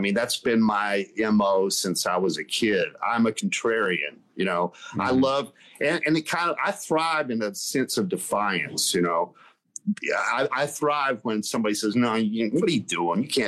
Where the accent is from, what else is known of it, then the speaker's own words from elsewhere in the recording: the South, United States; I grew up in the South in the 60s and the 70s, and that was a really oppressive place for a creative artist